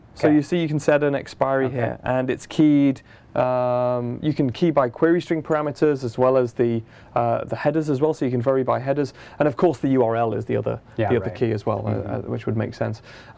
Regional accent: United Kingdom; I'm going to say maths, because I'm British. That's how we say it. We don't say math.

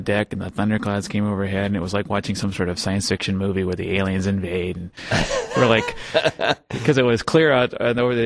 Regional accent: Seattle, Washington, United States; I'm from Seattle. Actually, close to Redmond, if you know where that is.

